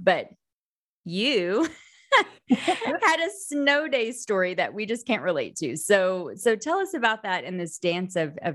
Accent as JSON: {"language": "English", "region": "Oklahoma", "country": "United States", "said": "I'm from Oklahoma, so it was windy, like Oklahoma, Nebraska, kind of this, you know, Central Plains area."}